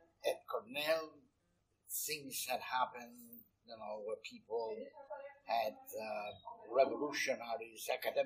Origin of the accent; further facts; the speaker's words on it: Malaga, Andalusia, Spain; born there; English is a second language; In my home country, yeah. Yes. I'm from the south.